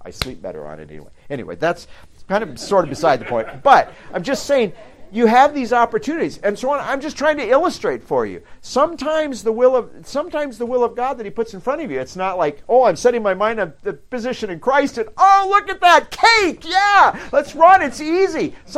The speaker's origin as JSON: {"language": "English", "town": "Britt", "region": "Iowa", "country": "United States", "tie": "born or raised there", "said": "You know, I grew up near Britt, Iowa, where they had hobo days."}